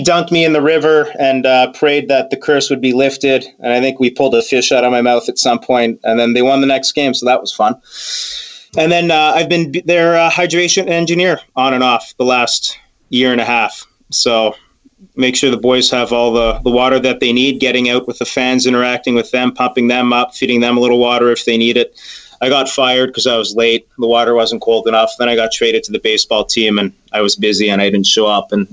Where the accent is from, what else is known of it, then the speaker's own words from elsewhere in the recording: Montreal, Quebec, Canada; Montreal. Well, the West Island. Did a good chunk of my youth in DDO, and then my mom moved out to St. Lazare. My dad's still out in DDO, and they're both still there.